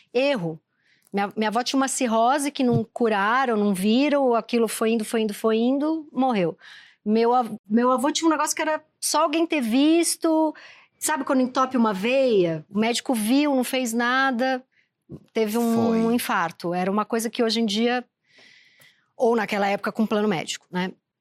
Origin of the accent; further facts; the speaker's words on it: São Paulo, Brazil; eu sou do Tatuapé